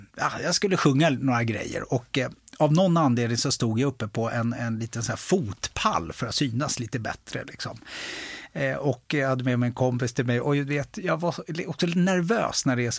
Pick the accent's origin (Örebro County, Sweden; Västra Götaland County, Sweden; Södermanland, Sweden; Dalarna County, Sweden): Örebro County, Sweden; Örebro; also born or lived in Stockholm; bilden är tagen i Örebro, som jag kallar hemma. Jag är född i Stockholm, men sen liksom de här viktiga åren, du vet, högstadiet, gymnasiet, första lägenheten, första riktiga tjej, ja, men allt sånt där, det skedde i Örebro.